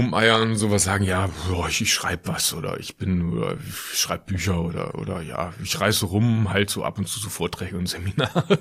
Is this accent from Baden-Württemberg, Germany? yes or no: yes; Schwäbisch Hall, Baden-Württemberg, Germany; also born or lived in Aachen; now in Cologne, Germany; Geboren in Aachen aufgewachsen, im Wesentlichen in Schwäbisch Hall, sozialisierter Schwabe, seit vielen Jahren aber mit vollem Enthusiasmus eingebürgerter Kölner.